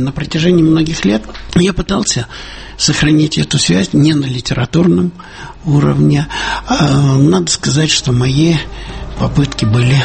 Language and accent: Russian; Ukraine; accent: soft Ukrainian; first language Ukrainian; Russian is a second language; Я родился на Украине, и первые годы своей жизни, вот так же, как и Борис Дубин, знал только один язык – украинский. Когда я приехал в славный город Одессу и говорил по-русски